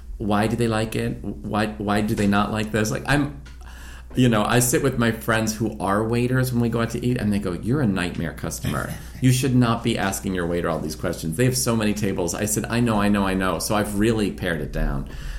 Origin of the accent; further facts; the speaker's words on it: Sudbury, Massachusetts, United States; And I said … I'm the executive assistant. I'm here. I'm from Sudbury, Massachusetts.